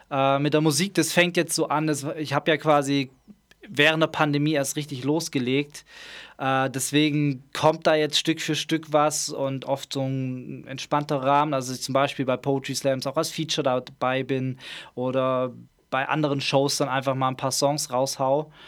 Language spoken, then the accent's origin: German; Schwäbisch Hall, Baden-Württemberg, Germany; Ich komme aus Schwäbisch Hall. Also ich bin hier groß geworden, aufgewachsen. Schulzeit hier komplett verbracht